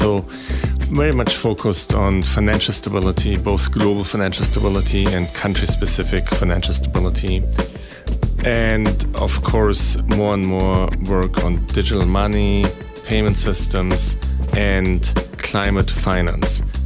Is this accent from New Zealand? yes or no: no; Germany; moved away as an adult; now in United States; I grew up in Germany, but went to work and went to school a little bit all over Europe before coming to the US for grad school